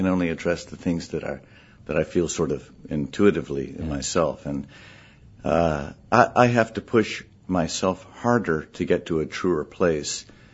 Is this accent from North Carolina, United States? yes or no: yes; Davidson, North Carolina, United States; I grew up in Davidson.